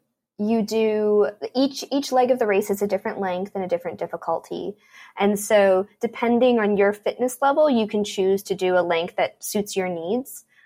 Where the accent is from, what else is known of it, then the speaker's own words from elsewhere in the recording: Baltimore, Maryland, United States; I grew up in Baltimore, Maryland with just my parents and my grandparents.